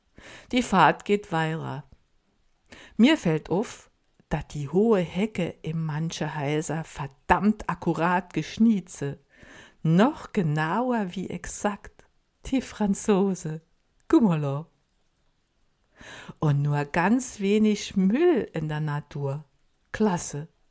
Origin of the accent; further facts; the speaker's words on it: Saarland, Germany; Als Saarländer waren wir schwupps über die Grenze.